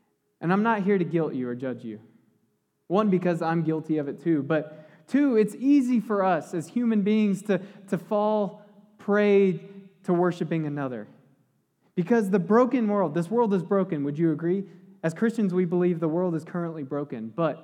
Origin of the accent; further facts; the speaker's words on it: San Antonio, Texas, United States; I'm from San Antonio, and you know there's the legend of the line in the sand.